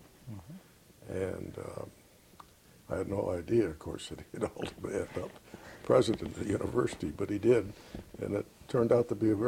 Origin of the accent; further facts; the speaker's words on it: Ecorse, Michigan, United States; also born or lived in McKees Rocks, Pennsylvania; Well, I was born in McKees Rocks, Pennsylvania. And my folks moved to Michigan when I was about 2 years old. So I don't remember much about McKees Rocks. And we lived in Ecorse. We moved to Ecorse.